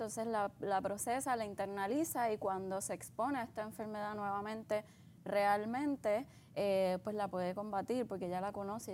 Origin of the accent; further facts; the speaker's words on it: Caguas, Puerto Rico; now in Aguadilla, Puerto Rico; Sí, de Caguas, pero vivo acá en Aguadilla hace ya como casi 4 años.